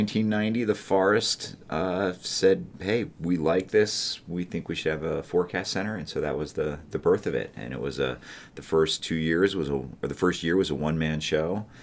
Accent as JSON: {"language": "English", "region": "New Jersey", "country": "United States", "tie": "born or raised there", "said": "I did not grow up skiing at all. I grew up in New Jersey and actually didn't start skiing until I was 20."}